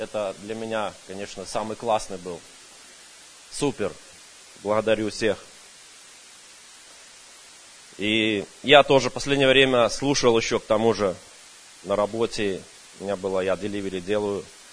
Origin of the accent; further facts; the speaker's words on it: Sacramento, California, United States; я из Сакраменто.